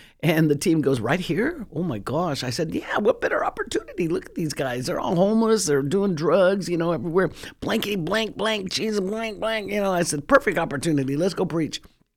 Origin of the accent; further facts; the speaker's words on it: United States; I'm American, yes, I am American, but I have a burden for America.